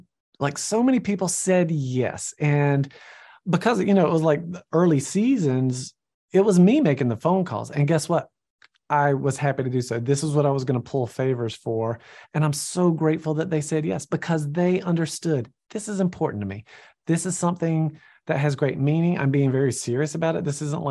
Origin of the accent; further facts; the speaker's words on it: Georgia, United States; I'm email buddies with … which is crazy because like I'm from Georgia. So there's the Georgia connection.